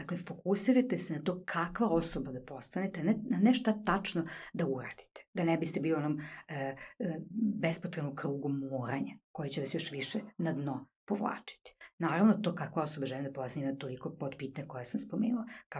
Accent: Vojvodina, Serbia; Tako, imate kade, što bi se reklo kod nas u Vojvodini.

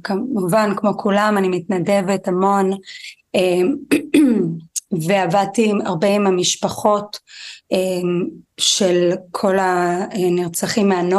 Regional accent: New York, United States; Hebrew is a second language; moved away as an adult; now in Israel; אז קודם כל עליתי לארץ לפני 17 שנים מניו יורק, שם אני גדלתי מגיל 3 עד 27, והתעסקתי בעולם האופנה

